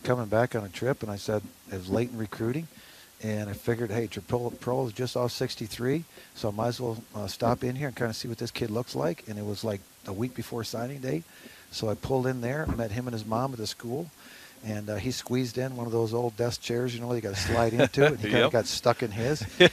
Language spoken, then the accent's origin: English; Waukon, Iowa, United States; he's from Tripoli, and I'm from Waukon.